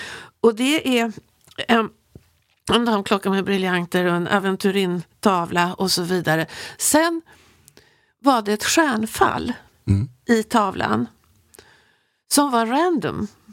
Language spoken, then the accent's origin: Swedish; Sweden; som svensk